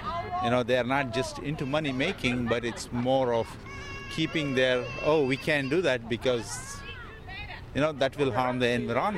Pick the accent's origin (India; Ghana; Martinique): India; English is a second language; moved away as an adult; now in Miami, United States; And I am from Miami, Florida. And I'm originally from India, but migrated to Miami about 15 years ago.